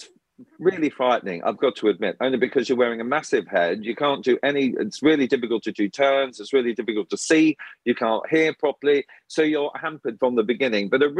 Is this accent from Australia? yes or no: yes; Australia; me growing up in Australia